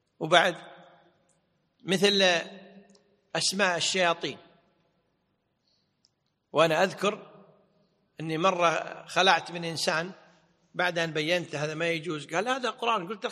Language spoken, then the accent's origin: Arabic; Kuwait; التميمة في عرفنا عندنا بالكويت يسمونها الحجاب